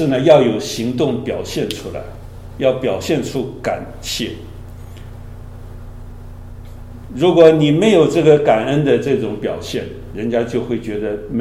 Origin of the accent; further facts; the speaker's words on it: China; 这个都是我们中国人来到这个新环境我们要学的